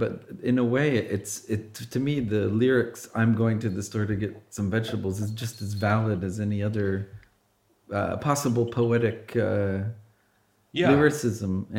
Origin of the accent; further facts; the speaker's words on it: Arkansas, United States; born there; And I was born in Arkansas.